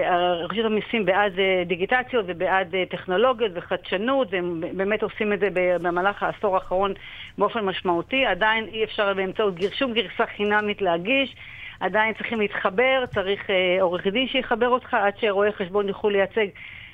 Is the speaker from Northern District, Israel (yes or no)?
yes; Kiryat Shmona, Northern District, Israel; איפה שגדלתי, אני מעבירה את מרכז הקובץ שלי לקריית שמונה